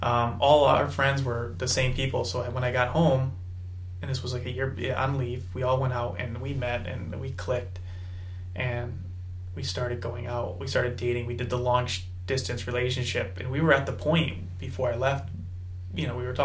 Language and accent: English; Trumbull, Connecticut, United States; growing up in Trumbull, Connecticut your whole life, the world is so much different when you get down south.